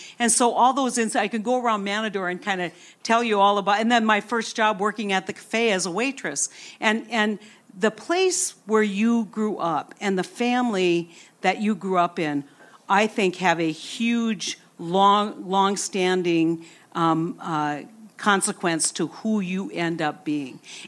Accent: Manitou, North Dakota, United States; I grew up in Manitou, North Dakota, a town of 90 people. My family was 1/10 the population, I want you to know.

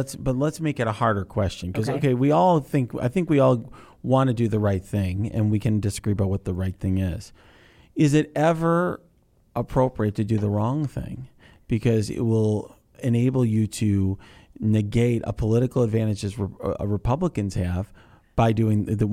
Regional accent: United States; And I guess I'm an American first and a Democrat second.

